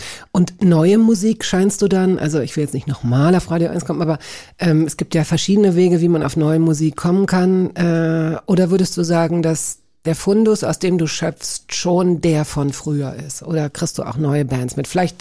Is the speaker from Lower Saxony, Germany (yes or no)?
yes; Hanover, Lower Saxony, Germany; Weil ich komme aus Hannover und dort gab es FFN.